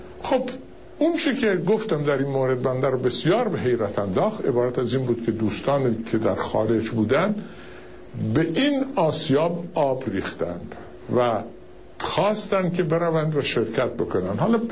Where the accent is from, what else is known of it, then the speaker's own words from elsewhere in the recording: Iran; ما ایرانی هستیم،